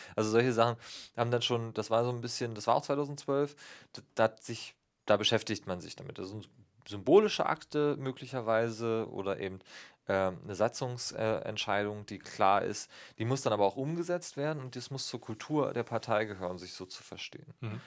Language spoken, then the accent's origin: German; Brandenburg, Germany; Ich komme aus Brandenburg, da ist die Mitte der Gesellschaft nicht bunt.